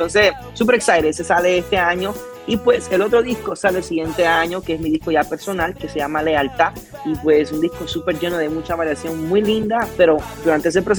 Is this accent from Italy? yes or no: no; Honduras; de dónde soy yo, por ejemplo, en la canción yo te digo, soy de Honduras, estoy explicando de dónde soy y un poquito de las cosas de mi país